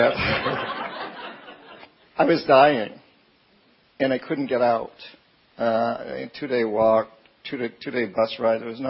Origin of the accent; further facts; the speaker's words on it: New Hampshire, United States; Like, I'm from New Hampshire. Give me another one.